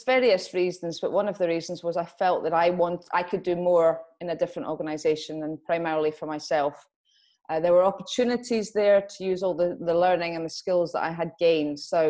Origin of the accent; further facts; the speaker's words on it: Scotland, United Kingdom; I'm Scottish. I was born very, very long time ago. My credibility for being involved in the business I'm in now is that I was in the police in Scotland since 2000.